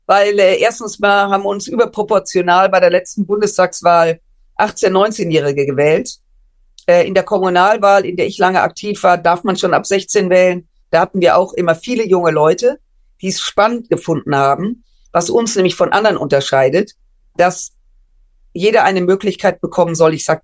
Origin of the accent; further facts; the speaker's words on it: Düsseldorf, North Rhine-Westphalia, Germany; Ich komme ja aus Düsseldorf. Hier ist auch mein Wahlkreis.